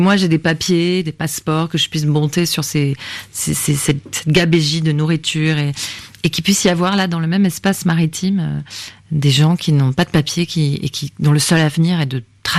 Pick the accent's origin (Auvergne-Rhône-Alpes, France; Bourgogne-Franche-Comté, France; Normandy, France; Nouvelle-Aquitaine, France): Nouvelle-Aquitaine, France; Bayonne; Et puis, à Bayonne aussi, maintenant, mon pays natal.